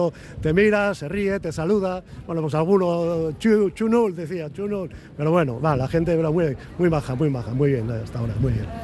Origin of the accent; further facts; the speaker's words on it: Bilbao, Basque Country, Spain; De Bilbao.